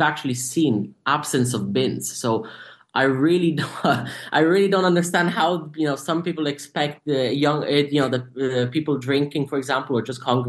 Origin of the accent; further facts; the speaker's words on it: Dublin, Leinster, Ireland; moved away; I grew up in Dublin and then I moved to London and I've traveled a bit for work.